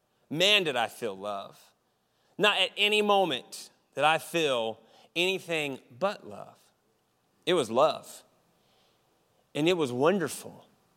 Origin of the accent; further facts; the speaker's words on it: West Virginia, United States; I grew up in West Virginia on a family land-owned area, and there was like four different portions of my family that lived on 80 acres